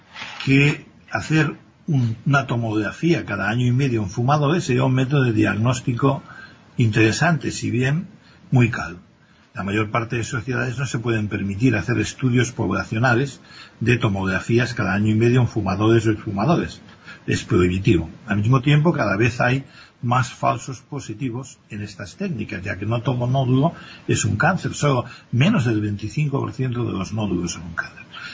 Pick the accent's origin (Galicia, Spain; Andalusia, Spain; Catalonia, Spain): Catalonia, Spain; yo soy de Cataluña